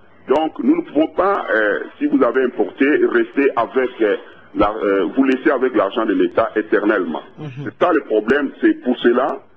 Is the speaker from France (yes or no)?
no; DR Congo; Bon, je vous parle en tant que Congolais.